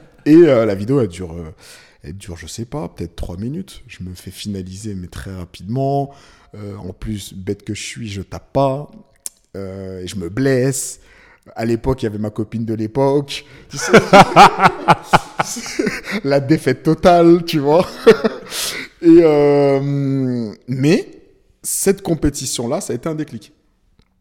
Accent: Carrières-sur-Seine, Île-de-France, France; je rencontre des gars en fait qui sont de ma ville, enfin ou de la ville à côté, hein, parce que je viens de Carrière

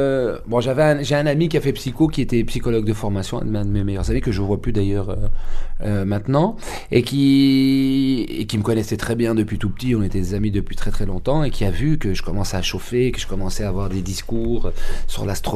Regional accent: Waterloo, Wallonia, Belgium; alors que moi je venais de Waterloo, mon père était commissaire

